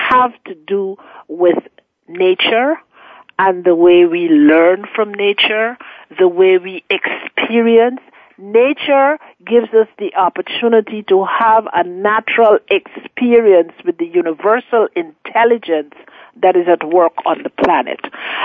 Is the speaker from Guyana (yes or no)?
yes; Guyana; I'm from Guyana, South America